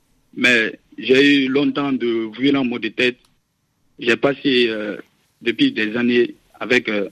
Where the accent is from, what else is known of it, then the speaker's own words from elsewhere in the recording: Côte d’Ivoire; moi j'ai eu 3 fois la méningite dans mon enfance en Côte d'Ivoire.